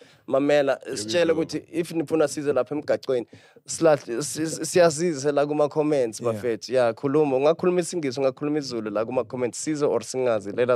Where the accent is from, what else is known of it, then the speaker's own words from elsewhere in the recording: the South, United States; And because we're people from the South, we want to give you this as a token of our appreciation